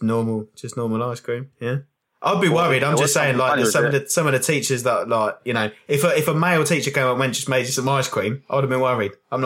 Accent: Windsor, South East England, United Kingdom; I mean, I grew up in Windsor, so it's not really, you know

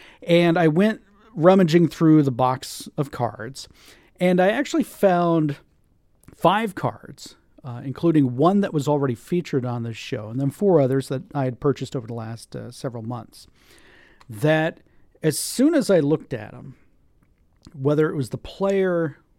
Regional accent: Tampa, Florida, United States; my hometown of Tampa, Florida

